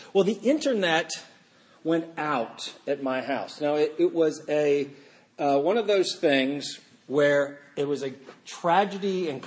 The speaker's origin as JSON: {"language": "English", "town": "Fort Lauderdale", "region": "Florida", "country": "United States", "said": "I went to King College. I was from Fort Lauderdale. I had nothing to do with all this."}